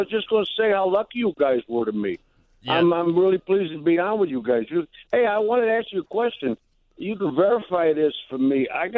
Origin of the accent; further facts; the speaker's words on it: Philadelphia, Pennsylvania, United States; I'm from Philly. You probably know that right now, right?